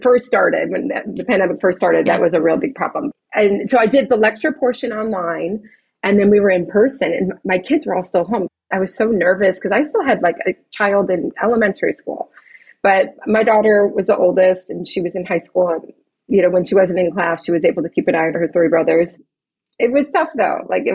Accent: Chicago, Illinois, United States; now in California, United States; So I originally, I'm not native to California. I'm from Chicago, and I was a physical therapist in Chicago.

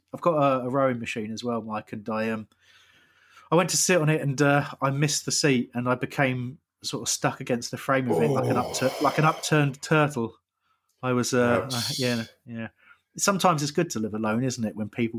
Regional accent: Crawley, South East England, United Kingdom

